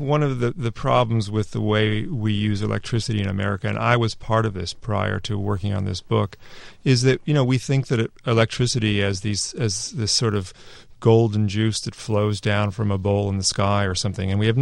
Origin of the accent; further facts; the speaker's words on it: California, United States; I grew up in Silicon Valley, and I worked in the computer industry.